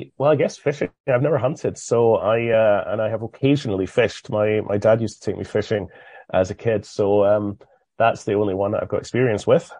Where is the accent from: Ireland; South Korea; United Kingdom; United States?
United Kingdom; Being British, tea is a big thing for us